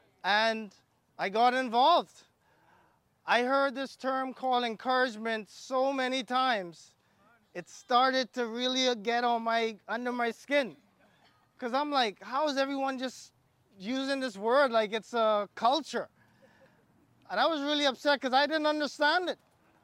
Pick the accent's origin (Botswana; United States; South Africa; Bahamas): Bahamas; now in Canada; Yeah, I'm from the Bahamas. That's how we do it back home. You said we're not in the Bahamas, we're in Canada?